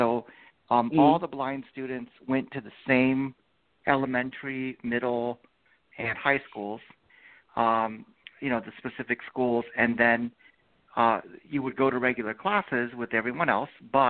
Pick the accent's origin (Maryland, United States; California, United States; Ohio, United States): Maryland, United States; Baltimore; born there; But I grew up in the States, obviously. I was born in Baltimore, Maryland.